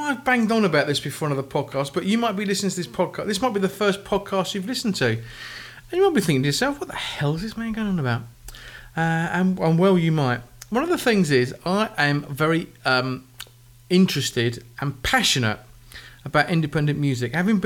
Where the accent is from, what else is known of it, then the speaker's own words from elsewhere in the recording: United Kingdom; I'm British, by the way, so I'm talking in pounds, in dollars.